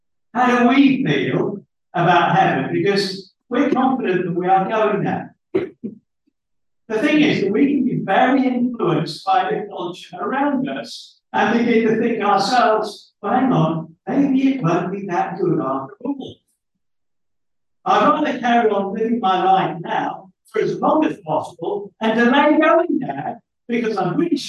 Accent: United Kingdom; we have this internal desire as British people where we feel we must try and muster up some joy about heaven from deep within us

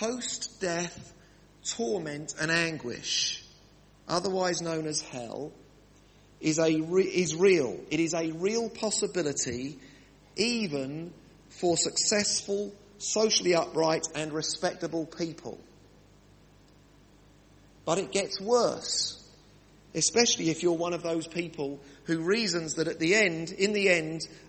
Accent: United Kingdom; It's a bit like us Brits who think we're Christians because we're British.

